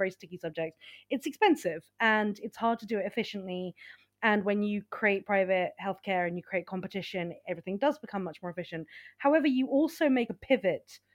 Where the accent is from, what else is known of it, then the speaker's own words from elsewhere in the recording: United Kingdom; as a Brit